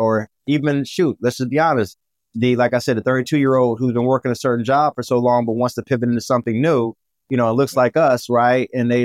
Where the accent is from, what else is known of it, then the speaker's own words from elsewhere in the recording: Cleveland, Ohio, United States; now in Marbella, Spain; we're both from Cleveland, Ohio. I'm sitting to you right now on my balcony, condo right here in Marbella, Spain.